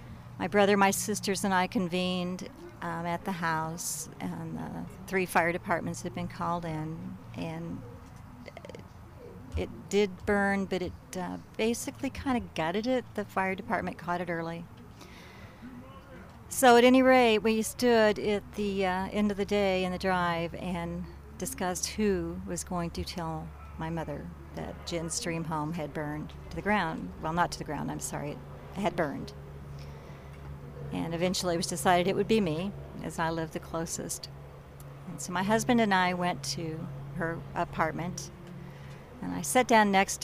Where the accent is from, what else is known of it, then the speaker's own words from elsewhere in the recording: Anna, Illinois, United States; I'm from Anna, Illinois.